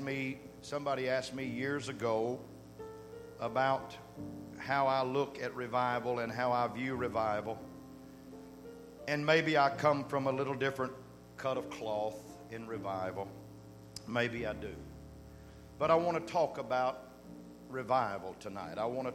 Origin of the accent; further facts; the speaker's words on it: Austin, Texas, United States; bring regards from Austin, Texas. Checked into the hotel today. When I told the guy behind the desk I was from Austin